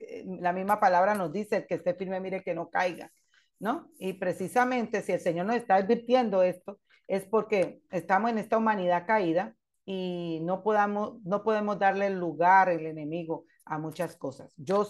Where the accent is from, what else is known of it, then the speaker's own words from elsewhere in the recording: Cali, Valle del Cauca, Colombia; Como saben, yo soy de Cali, Colombia.